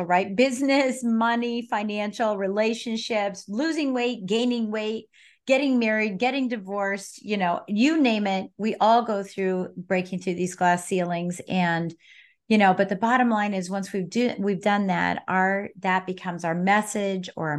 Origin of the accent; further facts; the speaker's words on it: Virginia, United States; Well, and I'm from Virginia, and we're all East Coasters